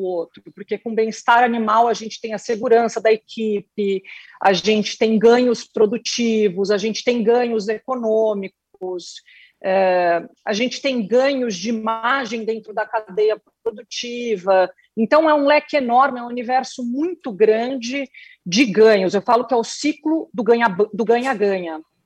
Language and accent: Portuguese; São Paulo, Brazil; moved away as an adult; now in Mato Grosso, Brazil; Desde quando eu saí de São Paulo, eu sou de São Paulo, minha família está ligada aí no agronegócio, mas eu assumi essa fazenda que eu estou agora, no Mato Grosso